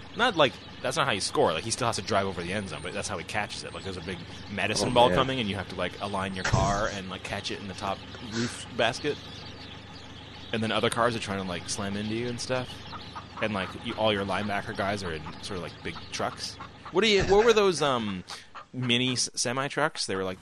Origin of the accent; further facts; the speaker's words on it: Canada; well, just because I'm from Canada doesn't mean I'm going